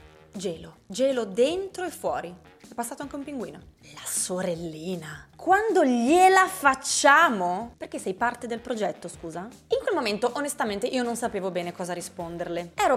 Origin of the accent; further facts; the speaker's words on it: San Daniele, Friuli-Venezia Giulia, Italy; In particolare ero a San Daniele, la mia città natale.